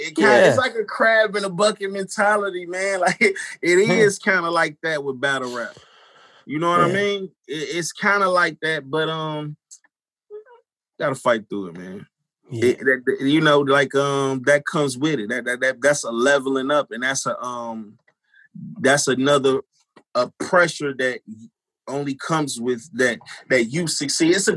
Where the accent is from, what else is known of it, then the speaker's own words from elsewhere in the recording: Chicago, Illinois, United States; even if how I feel about growing up in Chicago.